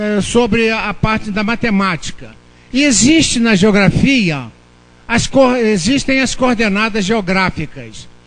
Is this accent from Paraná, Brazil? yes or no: no; Niterói, Rio de Janeiro, Brazil; eu sou de Niterói.